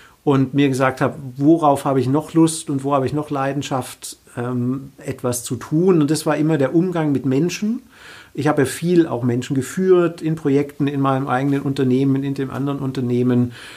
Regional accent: Bietigheim-Bissingen, Baden-Württemberg, Germany; also ich komme aus der Nähe von Stuttgart ursprünglich, in Bietigheim

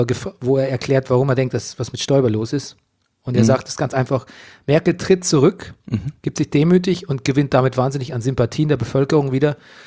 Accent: Bavaria, Germany; accent: Bavarian; Und ich habe mich gefragt, was sind bayerische Eigenschaften, die man zum Beispiel auch jetzt auch an mir wieder erkennen würde, abgesehen von meinem Akzent.

